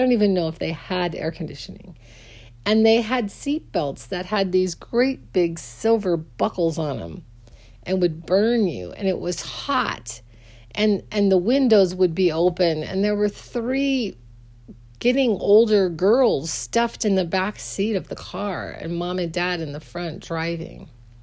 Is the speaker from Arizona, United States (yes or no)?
yes; Arizona, United States; I'd never seen a firefly in my life growing up in Arizona.